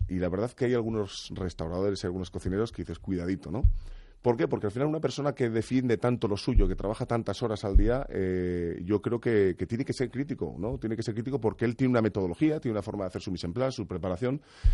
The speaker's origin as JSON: {"language": "Spanish", "town": "Burgos", "region": "Castile and León", "country": "Spain", "said": "yo la verdad es que cuando soy de Burgos, al final yo soy más provinciano, ¿no?"}